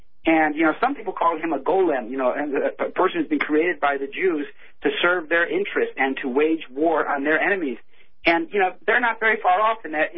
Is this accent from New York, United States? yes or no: no; Chicago, Illinois, United States; But the thing is that I'm from Chicago.